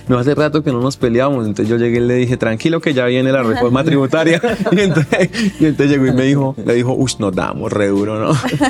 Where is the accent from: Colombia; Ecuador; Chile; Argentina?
Colombia; Bucaramanga, Santander; now in Bogotá, Colombia; yo soy de Bucaramanga, pero ya quiero a Bogotá de tanto tiempo estar acá